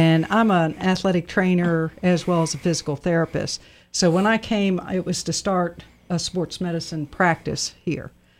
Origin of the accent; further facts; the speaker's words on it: Virginia, United States; I come from Virginia originally, and they had athletic trainers in the high school.